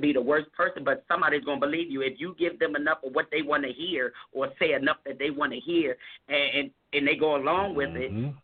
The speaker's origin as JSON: {"language": "English", "town": "Harrisburg", "region": "Pennsylvania", "country": "United States", "tie": "born or raised there", "said": "even from my hometown in Harrisburg, PA"}